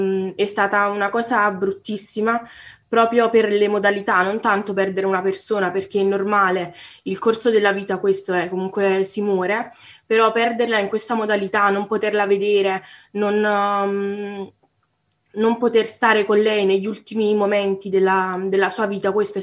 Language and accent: Italian; Salerno, Campania, Italy; ho 17 anni e vengo da Salerno, nella vita studio